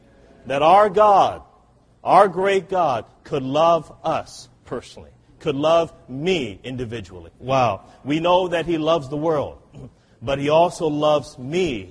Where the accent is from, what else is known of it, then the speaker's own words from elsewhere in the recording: California, United States; I'm from California.